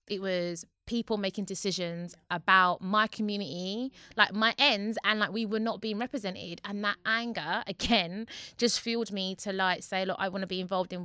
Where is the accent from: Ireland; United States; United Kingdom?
United Kingdom; Newham, London; Like, I'm from Newham, so no one teaches us diplomacy. You just say how it is.